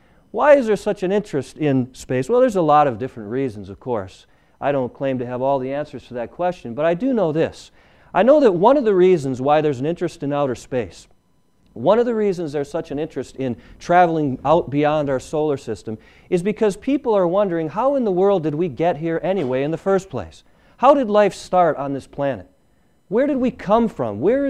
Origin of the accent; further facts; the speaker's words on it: Illinois, United States; now in New York, United States; I grew up in Illinois. Coming out here to New York and going up in the Adirondacks, it's beautiful up there.